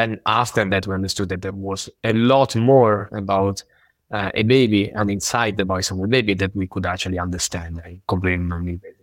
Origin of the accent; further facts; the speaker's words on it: Italy; English is a second language; moved away as an adult; now in Basel, Switzerland; No, I'm originally Italian, moved to Basel around 10 years ago.